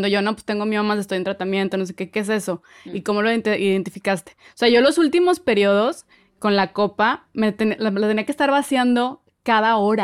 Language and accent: Spanish; Monterrey, Nuevo León, Mexico; yo soy de Monterrey, es una ciudad al norte del país